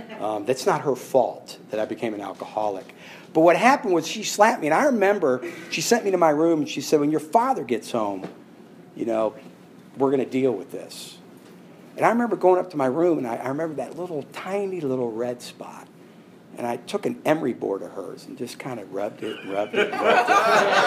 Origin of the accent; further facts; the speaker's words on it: Dublin, Ohio, United States; also born or lived in Cleveland; I grew up in Ohio. I was born in Cleveland and grew up just outside of Columbus in a town called Dublin.